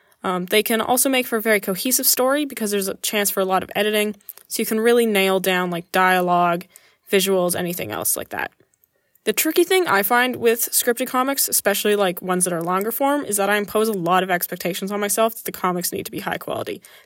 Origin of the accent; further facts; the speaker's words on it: Calgary, Alberta, Canada; born there; I was born in Calgary, Alberta, and I've been making art since I was a toddler.